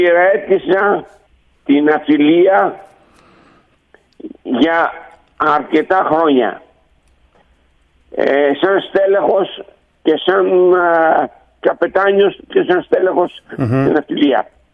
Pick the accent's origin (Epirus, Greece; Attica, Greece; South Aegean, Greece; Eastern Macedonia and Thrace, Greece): South Aegean, Greece; Andros; Έχω κάνει αρκετές εκθέσεις, ιδιαίτερα η πατρίδα μου, την Άνδρο